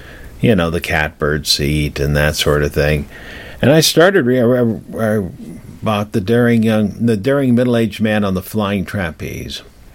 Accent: Colorado, United States; I said, look, I'm not from around here. I'm from Colorado.

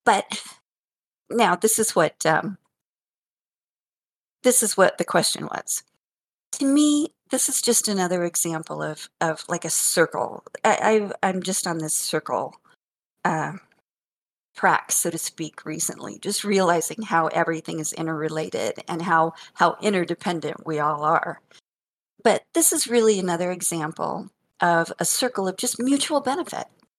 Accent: Denver, Colorado, United States; I grew up in North Denver, which was an Italian and Jewish neighborhood when we moved there in 1962.

